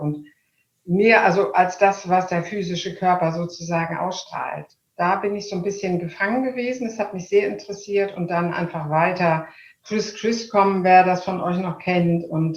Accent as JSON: {"language": "German", "region": "Hamburg", "country": "Germany", "said": "Ich bin Hamburgerin und liebe Hamburg sehr."}